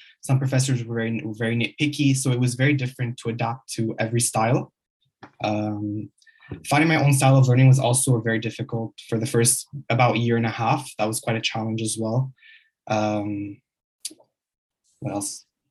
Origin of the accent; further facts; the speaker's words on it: Montreal, Quebec, Canada; also born or lived in Egypt; I was born in Montreal, Canada, and briefly lived in Egypt for about 7 years. I completed high school in Sejep University in Montreal. My mother is Moroccan and my dad is Egyptian.